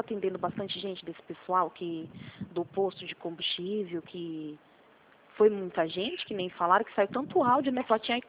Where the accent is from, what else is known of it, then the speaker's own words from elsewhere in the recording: Corumbataí, Brazil; Eu sou de Corumbataí